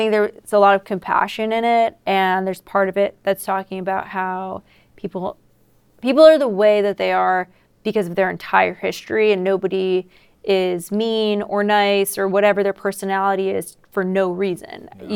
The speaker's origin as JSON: {"language": "English", "region": "New York", "country": "United States", "said": "But I'm excited to play Brooklyn Steel, New York, because I'm from New York."}